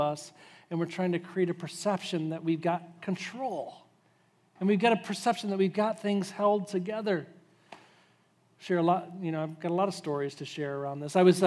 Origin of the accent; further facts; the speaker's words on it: Zeeland, Michigan, United States; I grew up in Zeeland, Michigan, and living in Zeeland, Michigan, I didn't know much about the rest of the world.